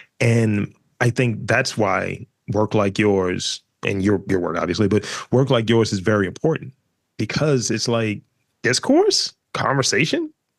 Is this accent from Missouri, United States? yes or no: no; Baltimore, Maryland, United States; I'm from Baltimore as well. I don't sound like it.